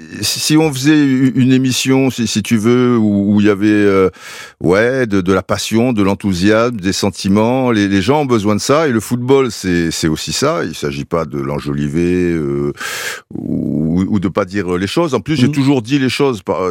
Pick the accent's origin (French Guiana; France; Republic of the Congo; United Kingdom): Republic of the Congo; Brazzaville; born there; je suis né à Brazzaville